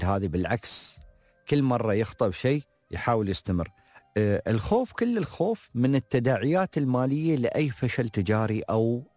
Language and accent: Arabic; Dubai, United Arab Emirates